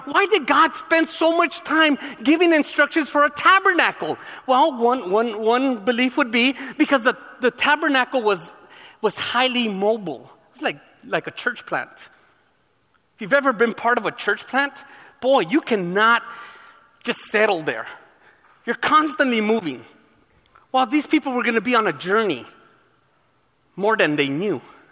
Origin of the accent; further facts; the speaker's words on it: California, United States; Trust me, I'm from Southern California. I know the difference.